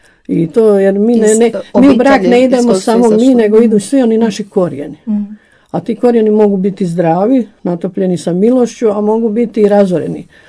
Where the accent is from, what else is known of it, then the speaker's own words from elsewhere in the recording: Bosnia & Herzegovina; ja sam napravljena iz Hercegovine, ne iz tu iz Prigorje, iz Sesveta